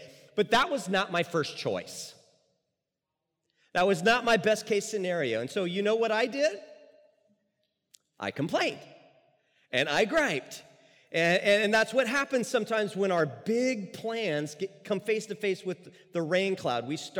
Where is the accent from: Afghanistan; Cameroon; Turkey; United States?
United States; San Francisco, California; I grew up in San Francisco, so kind of hometown for me